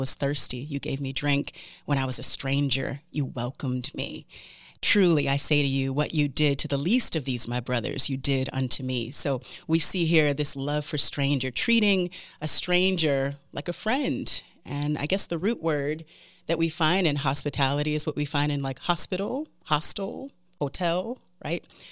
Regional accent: California, United States; also born or lived in Michigan; now in Philadelphia, United States; here from the United States. I was born in Michigan, raised in California, and now live in Philadelphia, Pennsylvania.

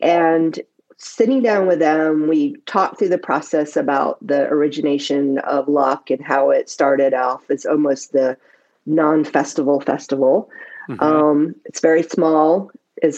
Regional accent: Asheville, North Carolina, United States; And Asheville's my hometown, so.

